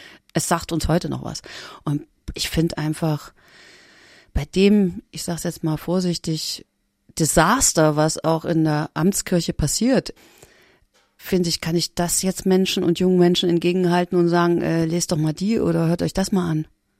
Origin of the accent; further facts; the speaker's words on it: East Germany, Germany; ich komme aus der DDR und bin aufgewachsen mit Atheismus, ja, Gott ist tot, also Gott ist, also Religion Opium fürs Volk